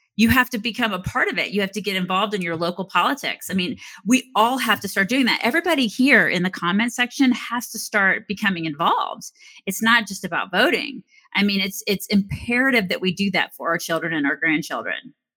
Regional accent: Georgia, United States; I lived in Georgia, and Georgia was red.

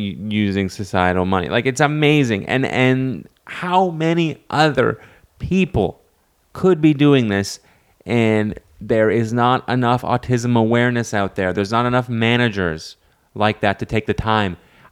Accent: Canada; I'm from Canada.

